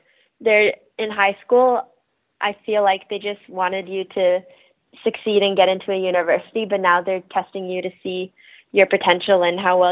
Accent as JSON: {"language": "English", "town": "Vancouver", "region": "British Columbia", "country": "Canada", "tie": "born there", "said": "So they were both born in Hong Kong, but I was born here in Vancouver."}